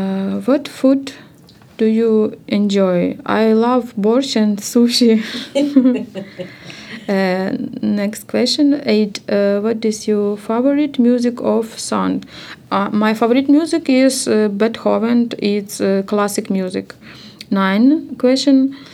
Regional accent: Kyiv, Ukraine; English is a second language; I am from Ukraine. I live in Ukraine, in Kyiv.

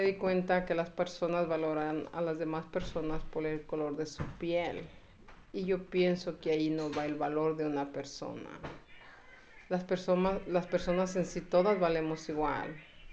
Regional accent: Mexico; moved away; No, mi país de origen es México.

